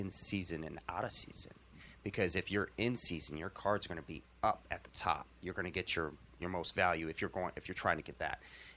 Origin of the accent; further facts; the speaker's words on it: Illinois, United States; So I'm originally from Illinois.